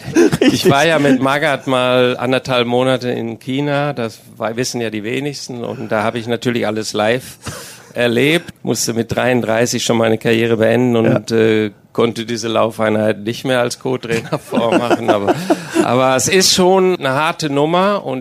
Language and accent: German; Dortmund, North Rhine-Westphalia, Germany; ich als Dortmunder liebe diese Traditionsvereine